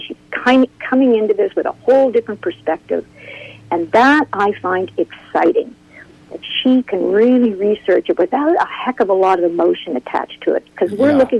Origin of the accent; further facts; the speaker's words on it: Halifax, Nova Scotia, Canada; I'm from Halifax.